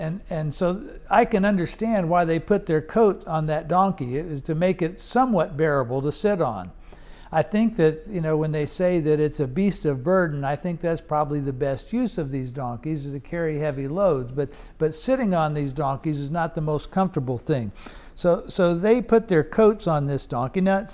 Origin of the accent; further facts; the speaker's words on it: Iran; I grew up in Iran, and in the Middle East, we had lots of donkeys.